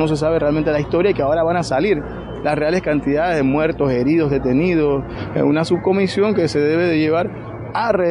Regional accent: Panama; De nosotros como pueblo panameño.

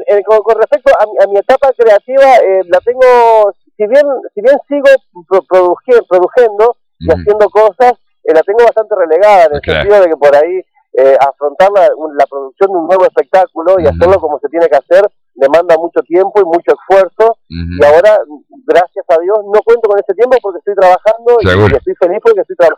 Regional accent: Concordia, Entre Ríos, Argentina; para mí que soy de Concordia

